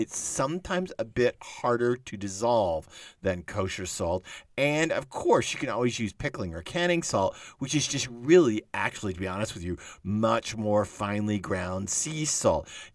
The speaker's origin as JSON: {"language": "English", "town": "Dallas", "region": "Texas", "country": "United States", "tie": "born or raised there", "said": "I grew up in Dallas, and we always went to Kubi's for delicatessen."}